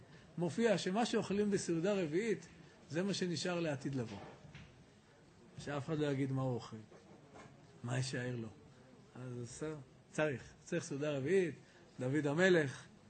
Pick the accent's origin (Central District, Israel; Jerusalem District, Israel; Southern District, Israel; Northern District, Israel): Jerusalem District, Israel; Jerusalem; אני ירושלמי.